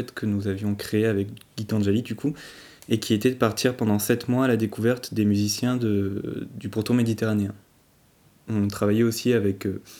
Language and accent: French; Vinsobres, Auvergne-Rhône-Alpes, France; je suis originaire de Vinsobres